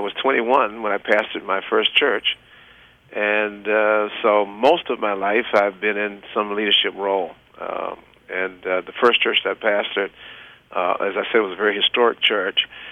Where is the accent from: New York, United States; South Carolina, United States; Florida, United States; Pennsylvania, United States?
South Carolina, United States; Well, yeah, I'm from South Carolina, and I attended South Carolina State University as well as Morris in South Carolina.